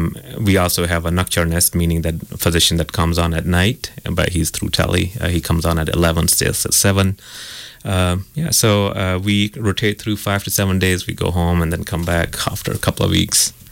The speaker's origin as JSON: {"language": "English", "town": "Manchester", "region": "North West England", "country": "United Kingdom", "tie": "born or raised there", "moved": "as an adult", "lives_now": "Oklahoma City, United States", "said": "I grew up in England, Manchester. Did my medicine there, and then I came to Oklahoma City to do my training here."}